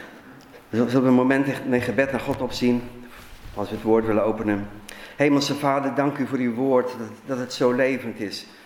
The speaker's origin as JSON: {"language": "Dutch", "region": "Zeeland", "country": "Netherlands", "said": "wij komen uit Zeeland"}